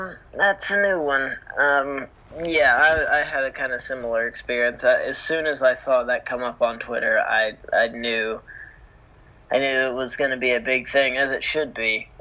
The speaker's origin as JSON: {"language": "English", "country": "United States", "said": "Yeah, and like you, I'm also from the American vantage point"}